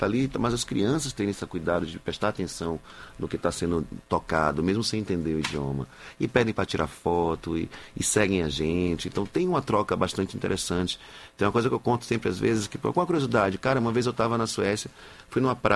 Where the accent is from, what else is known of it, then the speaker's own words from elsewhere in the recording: Bahia, Brazil; A gente está acostumado, sou baiano, estou acostumado com isso